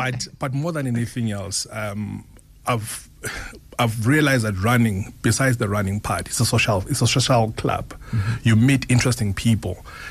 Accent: Daveyton, Gauteng, South Africa; as much as we are born and bred in Davidton, as much as we move out of the township, living in the suburbs and all, but we still need to go back because our parents are still there.

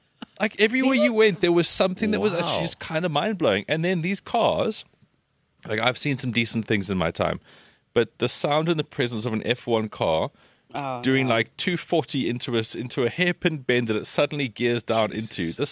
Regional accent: South Africa; And she said, where are you from? I said, I am from South Africa.

